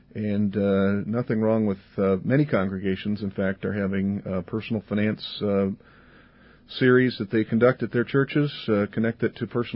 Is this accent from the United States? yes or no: yes; Wisconsin, United States; now in Minnesota, United States; I grew up in Wisconsin, as you know, and now have lived up in Minnesota or been around Minnesota for 30 years.